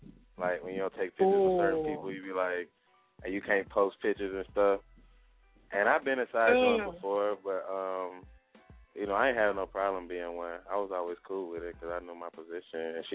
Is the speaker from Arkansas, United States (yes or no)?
no; Atlanta, Georgia, United States; Oh, that's Atlanta. That's down the east side.